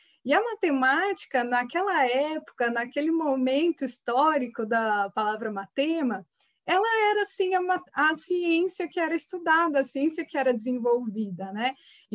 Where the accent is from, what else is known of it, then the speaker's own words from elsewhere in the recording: Bauru, São Paulo, Brazil; eu tenho 28 anos, eu sou natural daqui de Bauru mesmo